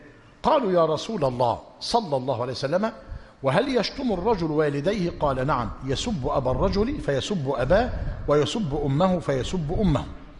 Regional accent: Egypt; وخاصه في بلدتنا مصر.

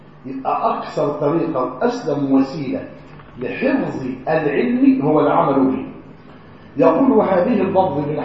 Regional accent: Egypt; من الأشياء العجيبة في المجتمع عندنا في مصر، طبعا احنا كل حي على بعضه، يعني مثلا في قريتي الكل يعرفه

